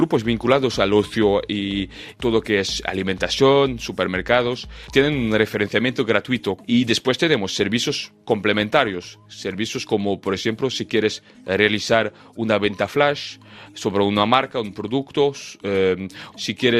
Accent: France; Spanish is a second language; Yo soy francés y parte del equipo está en Francia.

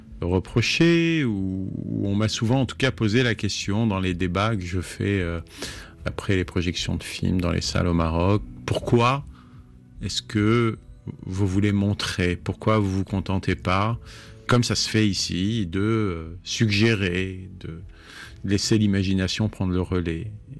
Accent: Paris, Île-de-France, France; born there; Je suis né à Paris et je suis qui je suis.

